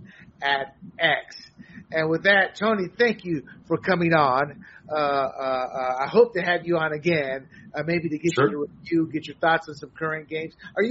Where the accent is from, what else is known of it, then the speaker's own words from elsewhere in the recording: Panama; Being born, raised Panamanian, Puerto Rican, being raised in Panama, I've got three cultures that I was raised with. Mostly Panamanian, but being an American, but I also have a Puerto Rican culture.